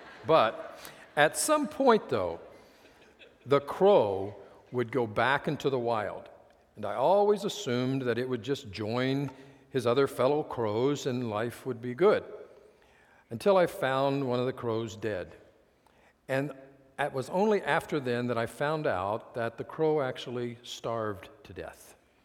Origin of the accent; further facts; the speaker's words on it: Midwest, United States; I grew up in the Midwest in a fairly rural area, in a heavily wooded area.